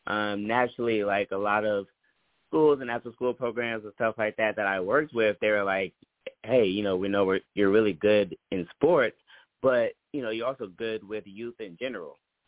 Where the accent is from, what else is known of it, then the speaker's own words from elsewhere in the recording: California, United States; So I'm originally from Bay Area, California.